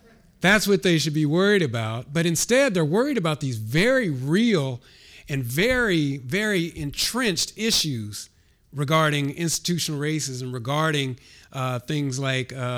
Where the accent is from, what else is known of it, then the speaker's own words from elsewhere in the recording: Los Angeles, California, United States; now in Amherst, United States; So coming here, you know, I was coming from Los Angeles. And so coming here, one of my big fears was like, oh my goodness, you know, coming from one of the most racially, ethnically, you know, culturally diverse places in the United States, coming to Amherst, Massachusetts.